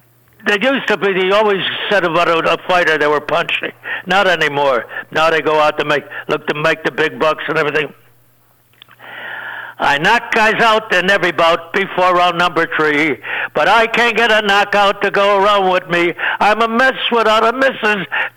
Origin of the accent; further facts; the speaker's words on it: Chicago, Illinois, United States; Barney Ross was from my hometown and my neighborhood in Chicago.